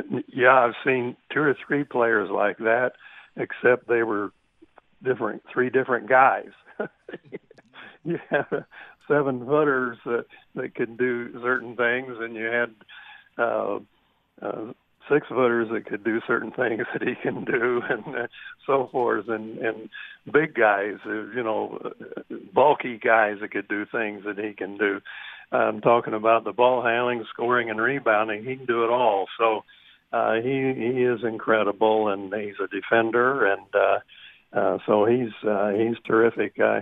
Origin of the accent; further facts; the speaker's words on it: Indiana, United States; Oh yeah. I was from Southern Indiana.